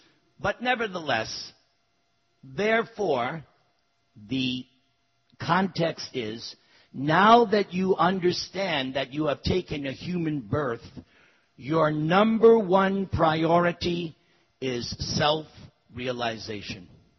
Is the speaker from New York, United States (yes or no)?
yes; New York, United States; accent: New York; you can tell by my accent. Oh, he's from New York. And sometimes I go back to New York.